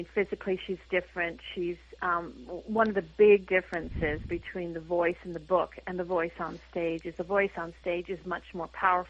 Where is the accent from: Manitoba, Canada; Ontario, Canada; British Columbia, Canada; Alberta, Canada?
Manitoba, Canada; Winnipeg; Then it's going to Winnipeg, my hometown, in January for a 3-week run.